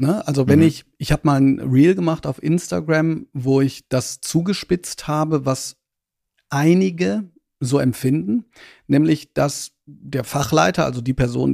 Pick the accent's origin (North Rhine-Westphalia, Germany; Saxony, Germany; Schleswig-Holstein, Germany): North Rhine-Westphalia, Germany; Hagen; Ich bin in Hagen zur Schule gegangen. Hagen kann man sich als eine Stadt aus dem Ruhrgebiet vorstellen, von der ich immer noch nicht verstehe, warum sie nicht in die Top 10 der hässlichsten deutschen Städte aufgenommen wurde.